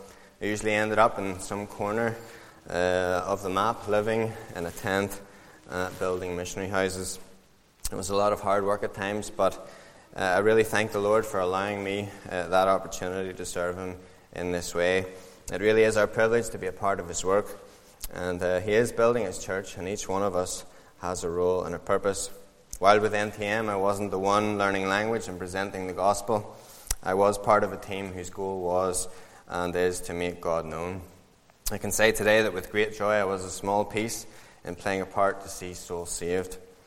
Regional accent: Comber, Northern Ireland, United Kingdom; born there; Very happy to have either. I was born in Cumber in 1984, and I've attended the Newton Arch and Cumber Free Presbyterian Church most of my life.

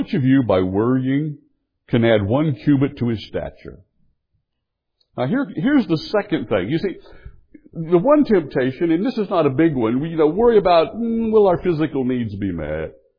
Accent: West Virginia, United States; There used to be a weather person on one of the three channels we got back when I grew up in West Virginia. Channel 3 in Huntington.

